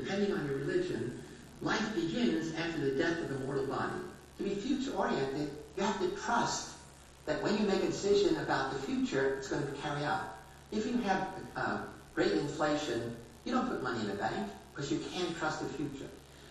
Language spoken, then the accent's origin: English; Sicily, Italy